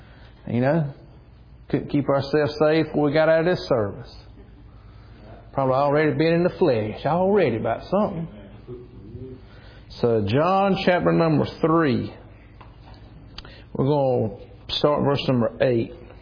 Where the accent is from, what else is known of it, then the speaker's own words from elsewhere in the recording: Lyesville, North Carolina, United States; I remember when I was a little boy, and I was raised up on Main Street, Lyesville, North Carolina.